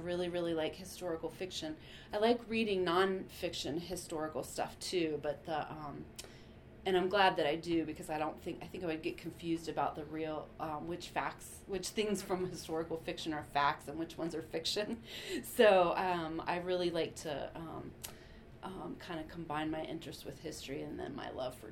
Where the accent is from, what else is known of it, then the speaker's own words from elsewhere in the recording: Virginia, United States; I grew up in Fauquier County, Virginia, in the southern part of the county, so it was about 20 minutes from like a town.